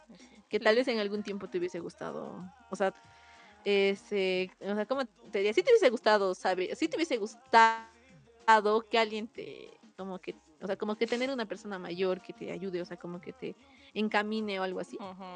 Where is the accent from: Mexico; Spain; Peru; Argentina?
Peru; Cusco; Es que también me estresaría mucho quedarme en mi pueblito. En mi comunidad. Ay, sí, como si... A quedarme en mi Cusco. Yo amo mucho Cusco